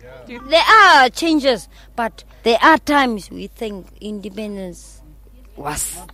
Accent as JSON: {"language": "English", "town": "Keetmanshoop", "region": "Karas Region", "country": "Namibia", "tie": "born or raised there", "lives_now": "Windhoek, Namibia", "said": "I'm born in Namibia. I come from Kermanshoop. I'm born in Kermanshoop. When I finish with my school in Kermanshoop, I start my work in Windhoek and I'm working here."}